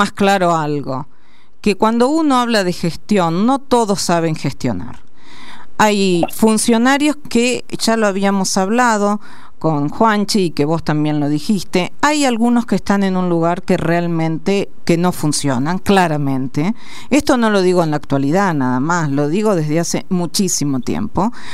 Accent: Carlos Casares, Buenos Aires Province, Argentina; yo que soy de Carlos Casares, provincia de Buenos Aires, a 353 kilómetros de aquí, sí.

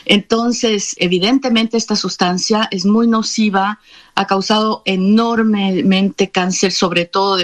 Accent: Guadeloupe; Y somos el departamento francés con más alto índice de cáncer de próstata en Francia.

